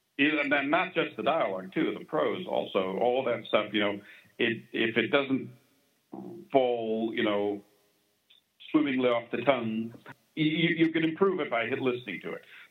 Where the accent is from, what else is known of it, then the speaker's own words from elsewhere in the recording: Virginia, United States; I'm not from Southern California. I grew up in Virginia, but I've lived there for like, you know, over 30 years